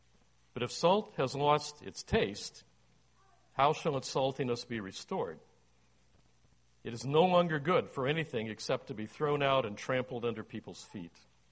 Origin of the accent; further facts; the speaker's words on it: United States; now in Toronto, Canada; I'm an American-Canadian and have been here almost exactly 38 years. It was 38 years ago this month that my family immigrated to Toronto